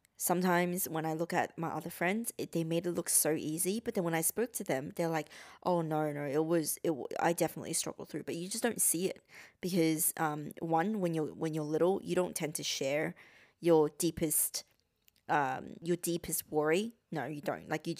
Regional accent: Australia; growing up in Australia as an Asian, it is hard.

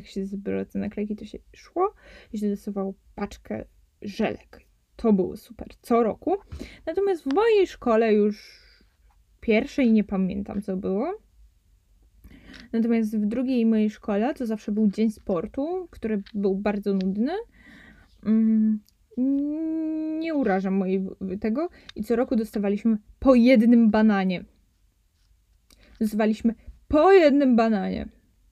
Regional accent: Poznań, Greater Poland Voivodeship, Poland; po prostu jestem poznańską pyrą

